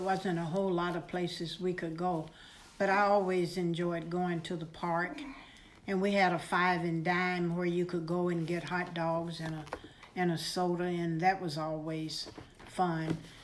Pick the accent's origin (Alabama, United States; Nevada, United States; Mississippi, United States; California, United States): Alabama, United States; Birmingham; I grew up in Birmingham, Alabama, and I attended school, elementary and high school there.